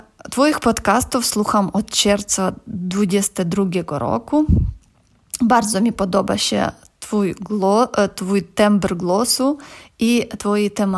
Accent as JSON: {"language": "Polish", "country": "Ukraine", "second_language": "Polish", "moved": "as an adult", "lives_now": "Poland", "said": "jestem z Ukrainy i jak większość ludzi z Ukrainy przeprowadziłam się do Polski w marcu 2022 roku."}